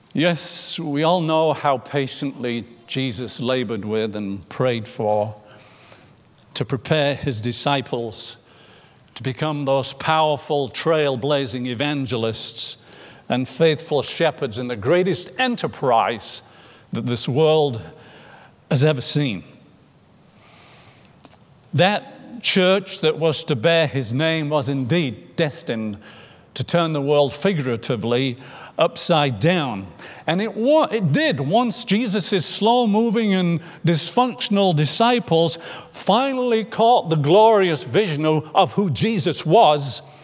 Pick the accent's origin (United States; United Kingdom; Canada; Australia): United Kingdom; England; I grew up in England, and I'm familiar with some of the political parties there.